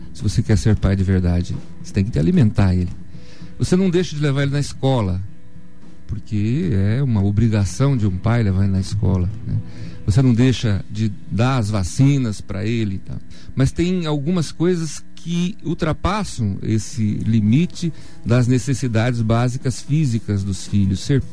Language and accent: Portuguese; Terra Boa, Paraná, Brazil; also born or lived in Astorga; Eu fui criado numa cidade chamada Terra Boa. Eu não nasci lá, nasci em Astorga, mas eu fui criado em Terra Boa